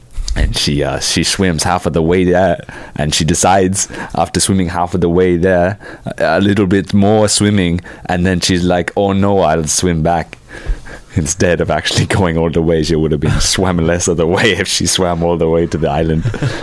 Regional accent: Sydney, New South Wales, Australia; I'm actually a local musician from Sydney.

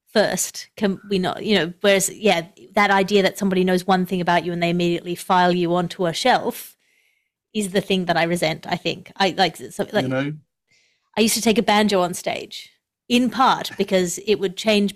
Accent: Australia; I'm from Australia, but I'm not that kind of Australian.

